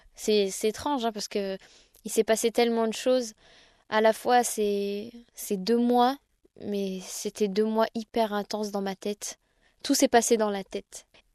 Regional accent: Besançon, Bourgogne-Franche-Comté, France; Donc je suis rentrée chez moi à Besançon avec mes parents et ma famille

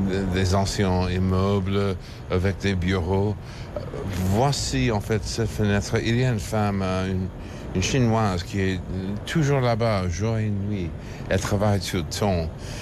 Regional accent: New York, United States; born or raised there

